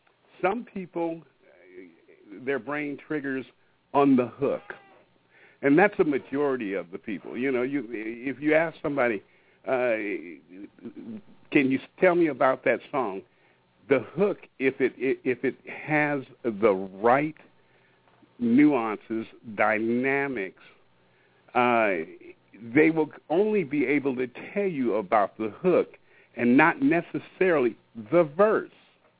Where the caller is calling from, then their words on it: Washington, United States; I'm calling in from Washington State, up here in the Pacific Northwest.